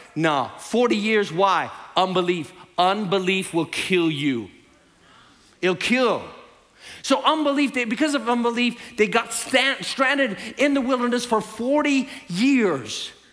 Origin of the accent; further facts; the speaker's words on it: Jerusalem, Jerusalem District, Israel; also born or lived in Mount of Olives; I was born on the Mount of Olives. I grew up on the Via Dolorosa in an Armenian community in Jerusalem.